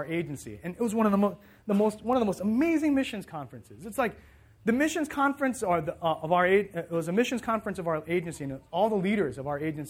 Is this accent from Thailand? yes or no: yes; Thailand; because he knew that I was from Thailand.